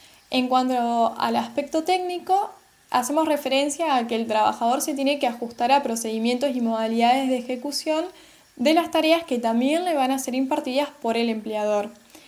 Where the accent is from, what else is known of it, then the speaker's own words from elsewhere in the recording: Paraná, Entre Ríos, Argentina; soy de Paraná, Entre Ríos y actualmente me encuentro cursando mi sexto año de la carrera de abogacía